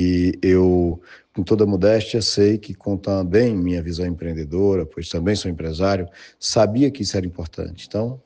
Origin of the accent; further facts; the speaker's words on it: Vargem Alegre, Espírito Santo, Brazil; a gente, quando chegou aqui na década de 70, apenas com 6, 7 anos de idade, Vargem Alegre me acolheu de forma grandiosa